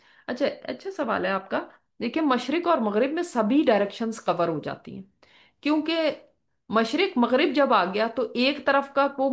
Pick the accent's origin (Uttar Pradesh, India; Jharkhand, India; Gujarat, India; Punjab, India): Punjab, India; प्यारे उस्ताद मैं इंडिया पंजाब से हूँ